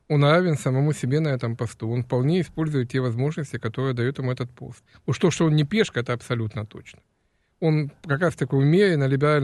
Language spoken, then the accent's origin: Russian; Rostov-on-Don, Rostov Oblast, Russia; Я сам из Ростова-на-Дону, закончил Ростовский университет, юридический факультет.